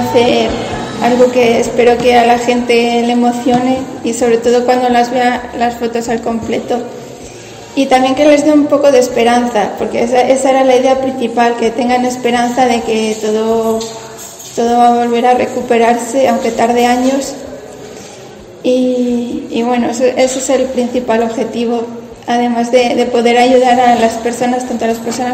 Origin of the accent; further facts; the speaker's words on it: Villaveza de Valverde, Castile and León, Spain; otra foto que hice en un incendio que hubo muy pequeño en mi pueblo, Villaveza de Valverde, el pasado verano